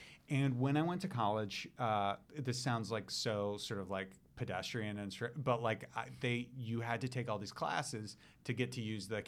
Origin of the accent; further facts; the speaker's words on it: New York, United States; I grew up in New York, but like could not be further